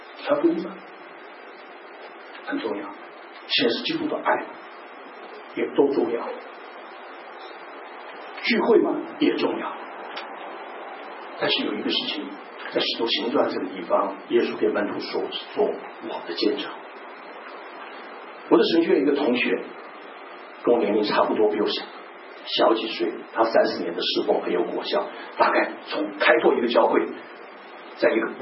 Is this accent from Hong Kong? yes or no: no; Kaohsiung, Taiwan; also born or lived in Vancouver, Canada; 我的家乡有两个，一个是高雄，一个是温哥华，目前我大部分的基地在高雄，少部分时间回到温哥华来。